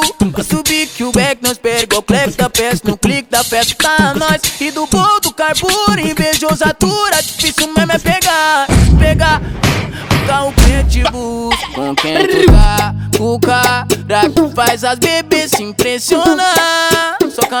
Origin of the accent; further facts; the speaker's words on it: Porto Alegre, Rio Grande do Sul, Brazil; born or raised there